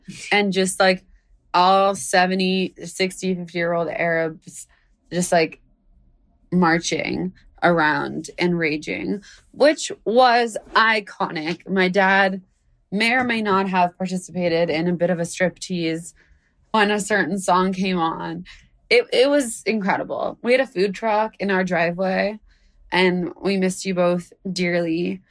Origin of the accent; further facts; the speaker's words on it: United States; born there; Yeah, so I am I'm born in America, obviously.